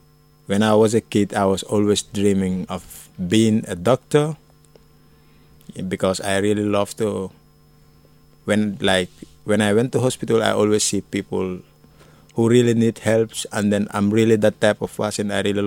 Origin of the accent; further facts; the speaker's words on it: Gambia; Yeah, I'm from Africa. I was Gambia.